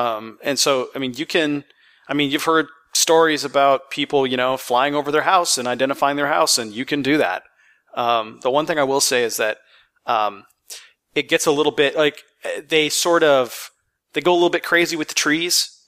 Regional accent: Canada; first thing I do is I, you know, do a flyover of my hometown up in Canada.

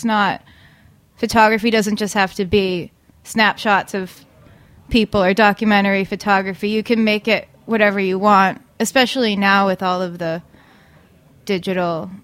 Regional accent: Danvers, Massachusetts, United States; Yep. Danvers, Mass.

